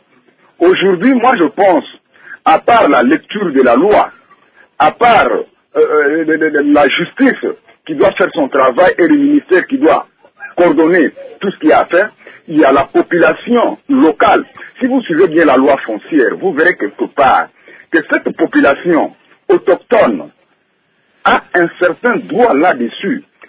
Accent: DR Congo; Moi, en tant que Congolais

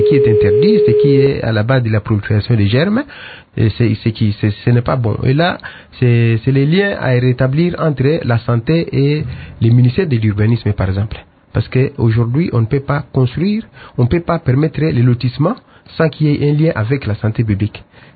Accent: DR Congo; Quand on dit une famille chez nous en Afrique ou en RDC, c'est au moins 5 à 6 personnes, hein, la moyenne.

